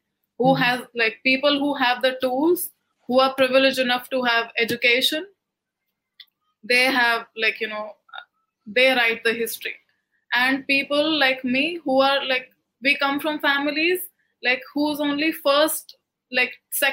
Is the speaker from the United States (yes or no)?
no; India; I can also lay claim to being an Indian as much as anybody else. I'm trying to find my own, like, homeland